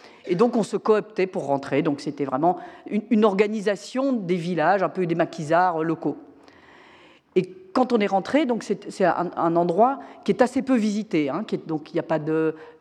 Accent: France; je suis française, on est contre la guerre

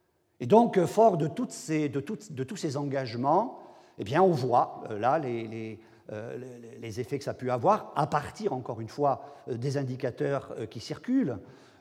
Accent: France; on sait les problèmes que ça a posé chez nous, en France.

